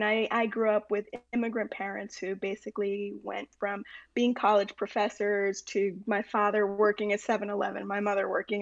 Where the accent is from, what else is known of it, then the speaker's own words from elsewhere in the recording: Hollywood, Florida, United States; also born or lived in Miami; I was born and raised in Hollywood before moving to Miami.